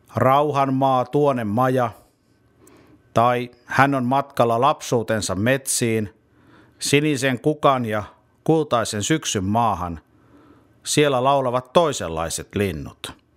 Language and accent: Finnish; Sysmä, Päijät-Häme, Finland; born there; Synnyin pitäjäni Sysmän Lähilehdessä